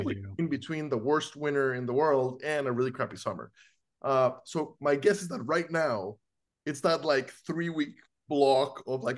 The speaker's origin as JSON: {"language": "English", "country": "Costa Rica", "tie": "born or raised there", "also_born_or_lived": "Iowa, United States", "second_language": "English", "said": "during the 10 years that I lived in Iowa, I always said that, and I grew up in Costa Rica."}